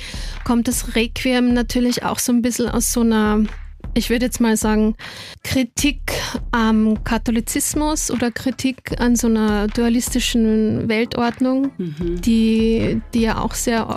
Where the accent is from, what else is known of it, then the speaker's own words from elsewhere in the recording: Linz, Upper Austria, Austria; moved away as an adult; now in Vienna, Austria; Ich bin an der Donau aufgewachsen, in Linz an der Donau, also nicht an der Wiener Donau.